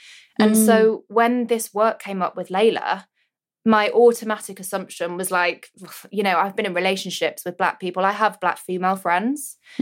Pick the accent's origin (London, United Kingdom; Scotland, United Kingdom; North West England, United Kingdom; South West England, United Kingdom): North West England, United Kingdom; I grew up in rural Cheshire. So very white, very white.